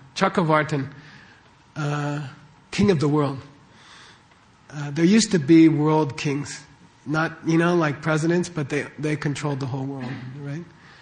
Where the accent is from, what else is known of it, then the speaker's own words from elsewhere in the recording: United States; So the first week I'm like, I'm an American, we don't do that.